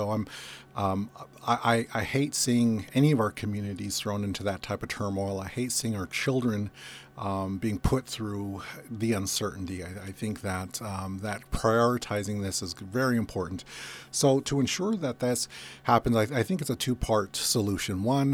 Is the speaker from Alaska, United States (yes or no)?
yes; Metlakatla, Alaska, United States; now in Ketchikan, United States; You know, I was raised in Metlakatla. My family, brothers and sisters, nieces and nephews are all in Metlakatla. I live in Ketchikan.